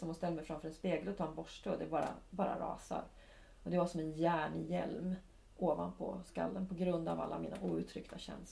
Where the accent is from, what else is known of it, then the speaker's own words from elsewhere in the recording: Örebro, Örebro County, Sweden; Jag är från Örebro, säger jag liksom.